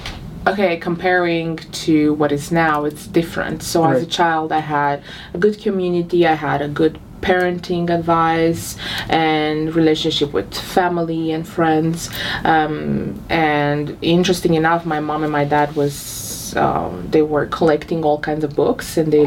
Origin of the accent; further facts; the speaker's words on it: Romania; moved away; I'm from Romania.